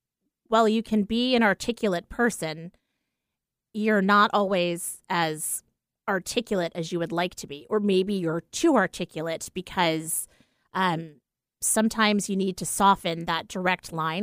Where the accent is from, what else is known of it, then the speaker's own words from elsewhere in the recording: East Coast, United States; And although we're from the East Coast, it's really hard having her so far.